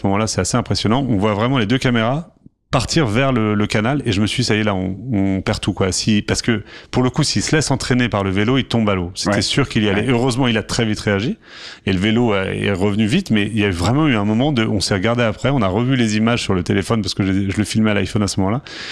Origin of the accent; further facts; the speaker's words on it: Marseille, Provence-Alpes-Côte d'Azur, France; je suis marseillais.